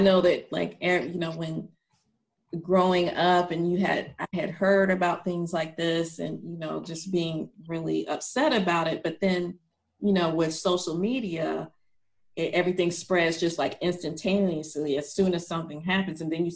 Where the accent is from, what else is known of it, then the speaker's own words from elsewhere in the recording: Georgia, United States; I'm very proud to be from, to be able to say from, I'm from Georgia.